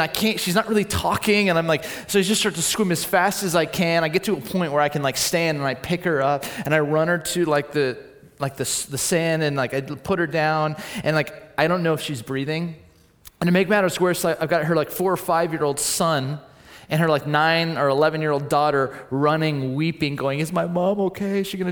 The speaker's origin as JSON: {"language": "English", "region": "California", "country": "United States", "tie": "born or raised there", "said": "my friends growing up in Southern California who were lifeguards"}